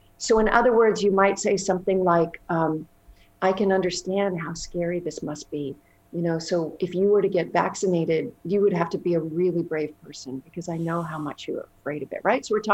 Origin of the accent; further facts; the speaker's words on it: Canada; I'm originally Canadian, so I'm a little bit of a collectivist culture person